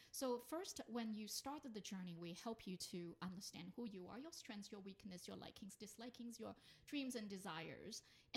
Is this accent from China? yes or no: yes; China; now in United States; which is quite different when I was growing up in China.